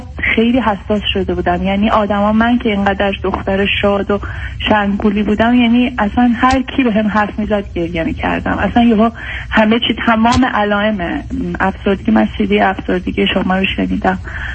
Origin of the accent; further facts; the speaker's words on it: Iran; من ایرانی هستم.